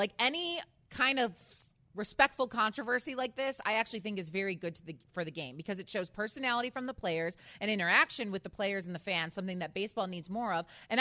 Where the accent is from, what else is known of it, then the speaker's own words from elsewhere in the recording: Chicago, Illinois, United States; Like, I am a Cubs fan. I am from Chicago.